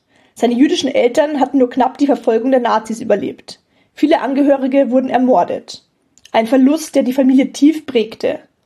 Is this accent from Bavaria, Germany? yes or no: yes; Rosenheim, Bavaria, Germany; ich bin gebürtig aus Rosenheim und fahre jetzt eben seit...